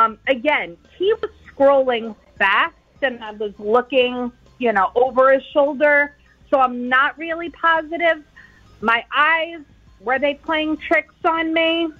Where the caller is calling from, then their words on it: Newport News, Virginia, United States; from Newport News.